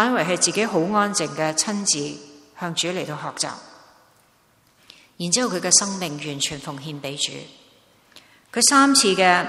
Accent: Hong Kong; born there; 我们可以想想，我们生在香港的人，以前很多人就恨入英籍，即是当我们还是英国殖民地的时候

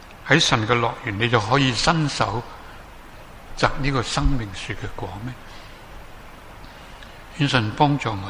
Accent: China; 唔好好似我哋中国人有呢句，好多人都识讲噶啦

